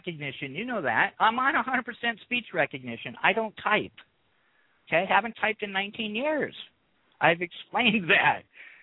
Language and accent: English; Berkeley, California, United States; hey, I'm from Berkeley. Okay, I'm a Berkeley 64.